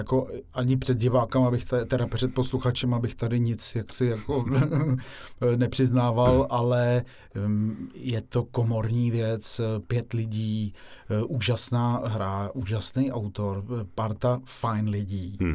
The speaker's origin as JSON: {"language": "Czech", "town": "Písek", "region": "South Bohemian Region", "country": "Czechia", "tie": "born there", "said": "Tam jsem se narodil, v Písku. Kousek od Písku mám, doposud tam vlastně bydlí moje mamka v domě."}